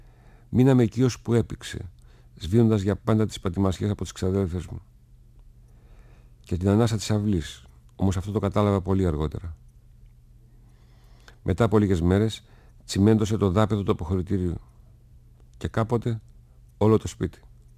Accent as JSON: {"language": "Greek", "town": "Thessaloniki", "region": "Central Macedonia", "country": "Greece", "tie": "born or raised there", "said": "και συνεχίζω τα διηγήματα που έχω γράψει για τη Θεσσαλονίκη μου, την πόλη μου και πιο συγκεκριμένα ακόμα για τη γειτονιά μου, το Κούλε Καφέ."}